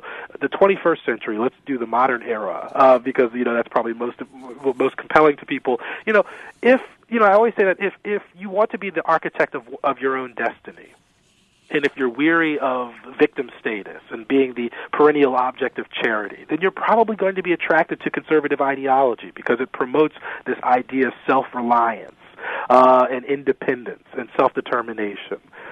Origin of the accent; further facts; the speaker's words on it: Maryland, United States; Michael Steele, who was lieutenant governor of my home state of Maryland